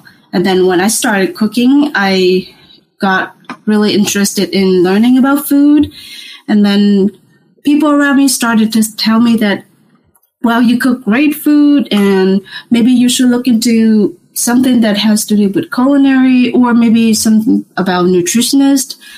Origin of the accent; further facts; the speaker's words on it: Vietnam; English is a second language; moved away; when I went to the States, that is a very long way from home, from Vietnam. So I'm originally from Vietnam. I'm Vietnamese.